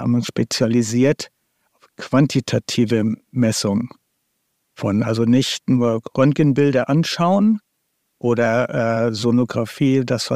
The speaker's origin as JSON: {"language": "German", "town": "Kiel", "region": "Schleswig-Holstein", "country": "Germany", "tie": "born there", "said": "promovierter Physiker, geboren in Kiel, auch dort studiert, also hier studiert, lebe auch hier."}